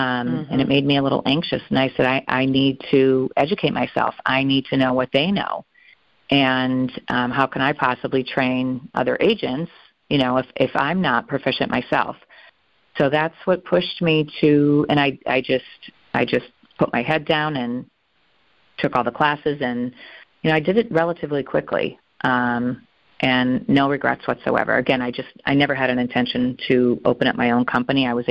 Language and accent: English; San Jose, California, United States; also born or lived in Key West, Florida; now in Pennsylvania, United States; as a kid, I grew up in San Jose, California, Key West, Florida, but went to college here and have been here ever since.